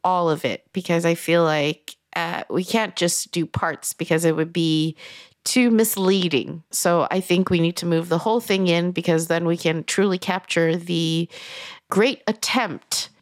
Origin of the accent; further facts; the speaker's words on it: Sweden; I am a Chinese girl born and raised in Sweden